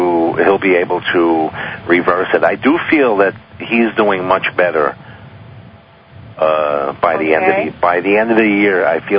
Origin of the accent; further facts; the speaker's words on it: New York City, New York, United States; My hometown, New York City.